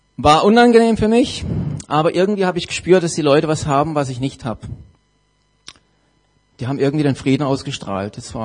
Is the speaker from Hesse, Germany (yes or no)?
no; Lörrach, Baden-Württemberg, Germany; bin 41 Jahre alt. Ich komme aus Lörrach.